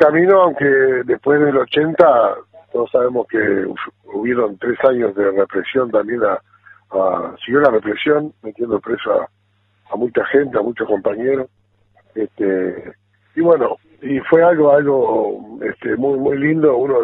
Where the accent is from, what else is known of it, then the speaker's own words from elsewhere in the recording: Uruguay; Mirá, para mí significa, como muchos uruguayos orientales que estuvimos luchando en la dictadura